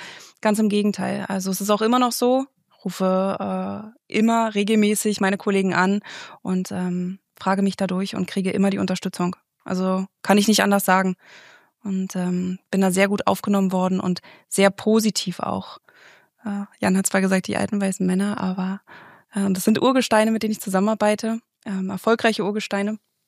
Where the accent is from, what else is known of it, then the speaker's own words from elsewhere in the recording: Berlin, Germany; also ich bin Berlinerin.